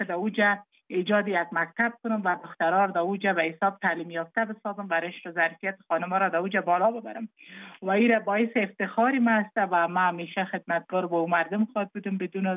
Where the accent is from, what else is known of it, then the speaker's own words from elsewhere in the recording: Jowzjan, Afghanistan; ما مکتب در ولایت جوزجان خواندیم، چون متولد ولایت جوزجان هستم. تحصیلات ما در امو ولایت ما به تمام رساندیم، به عروسی کردیم در ولایت لوگر